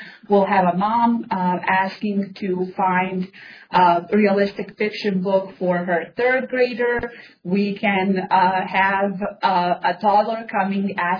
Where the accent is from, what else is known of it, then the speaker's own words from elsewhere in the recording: Bosnia & Herzegovina; English is a second language; now in Utah, United States; I am originally from Bosnia, Kansas accent, but I have been resident of Utah for the past 17 years.